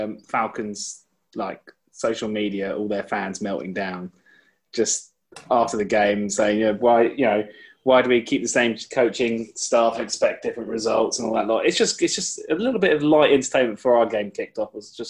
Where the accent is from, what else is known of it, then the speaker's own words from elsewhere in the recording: United Kingdom; because we're British.